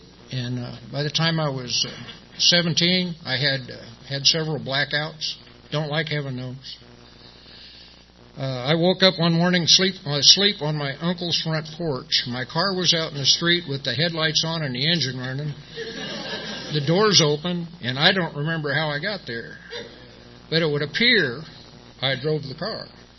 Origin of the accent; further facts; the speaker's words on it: Midwest, United States; I grew up back in the Midwest. One of the people that was raising me passed away. I moved to California for a couple of years.